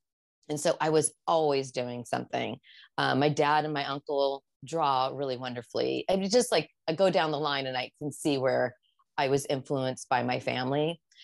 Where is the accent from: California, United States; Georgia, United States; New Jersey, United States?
California, United States; Gilroy; Well, I grew up in Gilroy, which is south. You can't even call it South Bay. It's south of San Francisco